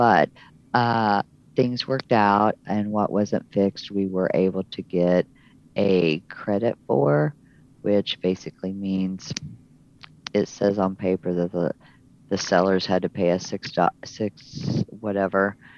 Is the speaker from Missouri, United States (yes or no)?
yes; Missouri, United States; now in Oklahoma, United States; I myself have even said that I've moved to Oklahoma from Missouri. So show me.